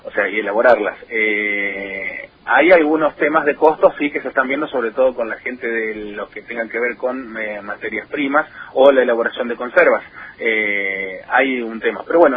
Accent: Rojas, Buenos Aires Province, Argentina; Porque somos del partido de Rojas.

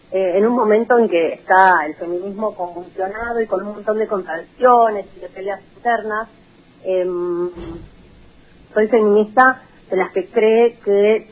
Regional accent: Rojas, Buenos Aires Province, Argentina; Una forma de rememorar la ternura y las cosas lindas que viví en mi infancia en Rojas, ¿no?

